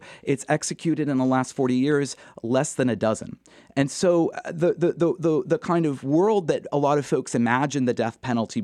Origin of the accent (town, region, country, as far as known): Massachusetts, United States; born or raised there